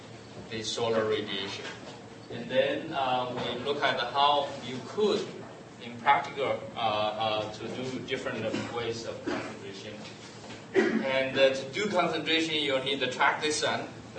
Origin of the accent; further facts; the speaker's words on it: China; English is a second language; moved away; when I was a kid, I grew up in China and didn't have a chance to take a hot shower. And now when I go back to my parents, they still live in China